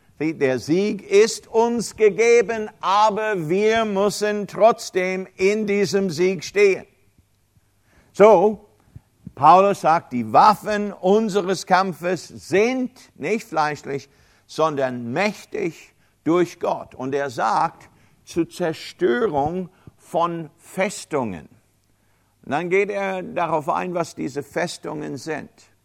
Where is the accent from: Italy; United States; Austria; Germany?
United States; German is a second language; Das weiß ich bin Amerikaner.